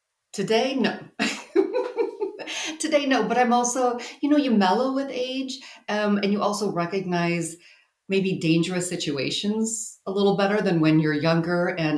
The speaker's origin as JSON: {"language": "English", "region": "Midwest", "country": "United States", "moved": "yes", "lives_now": "Phoenix, United States", "said": "I made her from the Midwest because I'm also from the Midwest. I made her feel like a fish out of water because I felt like a major fish out of water when I moved to Phoenix."}